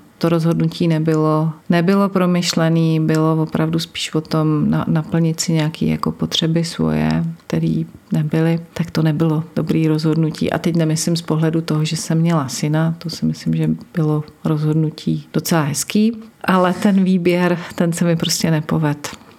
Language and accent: Czech; Sokolov, Karlovy Vary Region, Czechia; also born or lived in Třebíč; zjistili jsme, že jsme oba ze Sokolova